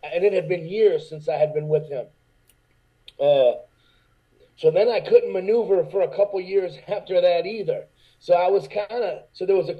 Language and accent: English; Detroit, Michigan, United States; But just growing up in Detroit, that was the nickname the kids gave me.